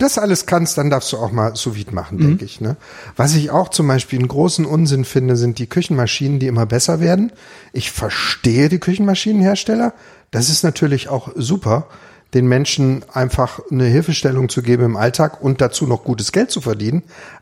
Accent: Ravensburg, Baden-Württemberg, Germany; In Ravensburg.

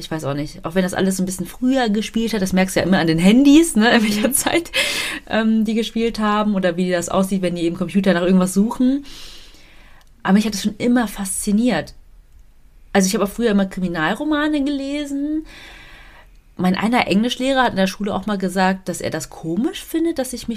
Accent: Düsseldorf, North Rhine-Westphalia, Germany; Ja, aber aus der Nähe, also Düsseldorf, Umgebung.

